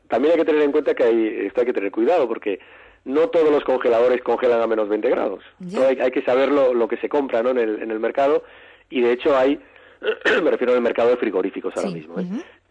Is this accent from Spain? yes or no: yes; Galicia, Spain; Yo soy gallego, ese es el tema, claro, que el anisakis y la distribución no es igual en toda España. La tasa de infestación por anisakis en mi tierra, en Galicia, es mínima